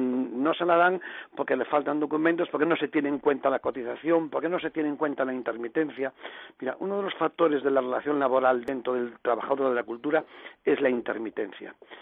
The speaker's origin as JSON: {"language": "Spanish", "town": "A Coruña", "region": "Galicia", "country": "Spain", "said": "los coruñeses somos tan españoles como los de Madrid"}